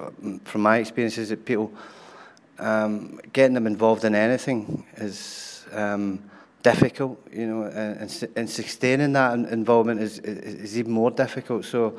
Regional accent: Corby, East Midlands, United Kingdom; I'm from Corby in North Hants.

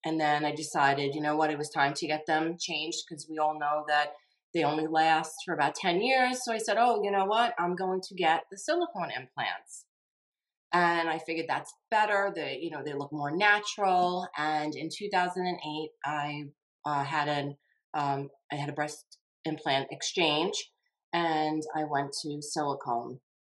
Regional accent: Long Island, New York, United States; I'm from Long Island, New York.

